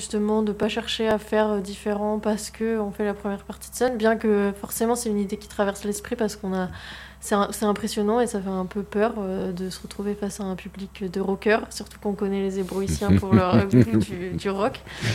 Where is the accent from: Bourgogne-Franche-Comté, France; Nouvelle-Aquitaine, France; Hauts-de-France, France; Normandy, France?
Normandy, France; Évreux; moved away; Moi, je suis partie d'Évreux il y a longtemps, il y a plus de 10 ans.